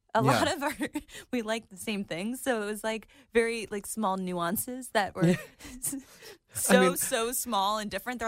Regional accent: Sugar Land, Texas, United States; He lived there, and so did I. That's where I grew up, and when I was a Texas gal.

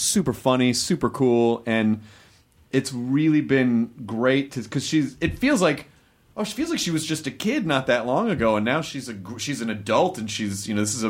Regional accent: Memphis, Tennessee, United States; Well, I grew up in a lot of places, but, okay. but primarily Memphis, Tennessee. But my family moved a lot.

